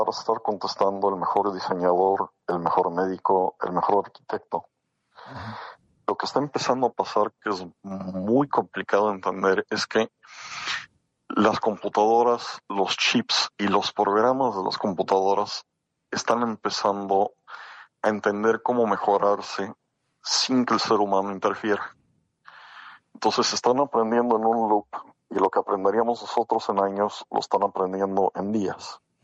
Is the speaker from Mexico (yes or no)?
yes; Mexico; Cuando yo estaba creciendo en México, era inimaginable llamadas de larga distancia gratuitas.